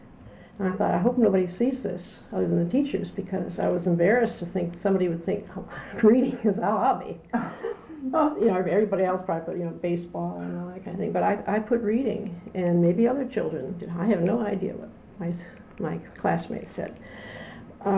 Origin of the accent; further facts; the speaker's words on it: Deerfield, Illinois, United States; also born or lived in Highland Park; Well, I was from a small town in Illinois, northern Illinois, name of Deerfield. But I was born in Highland Park next door because Deerfield did not have a hospital.